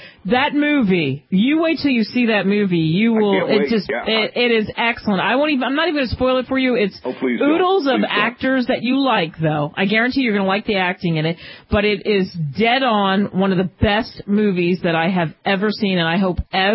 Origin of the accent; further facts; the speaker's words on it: Wildwood Crest, New Jersey, United States; I grew up around the Jersey Shore, southern part of New Jersey, Wildwood Crest, to be specific, or Cape May, New Jersey.